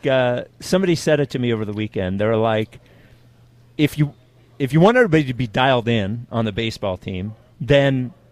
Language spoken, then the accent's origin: English; Philadelphia, Pennsylvania, United States; as a Philadelphian, I am waiting for the bad thing to happen.